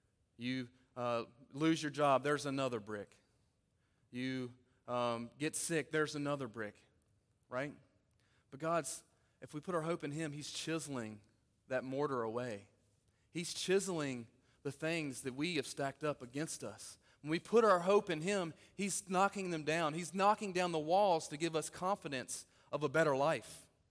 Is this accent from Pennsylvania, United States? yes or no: no; Elkton, Virginia, United States; Elkton, Virginia. Elkton, any Elkton peeps in the house? Yeah, a few of you. I grew up in Elkton